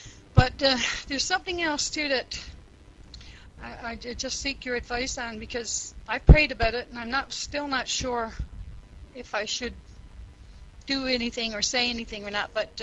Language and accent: English; East Coast, United States; And I'm from the East Coast too and I talk really, really fast.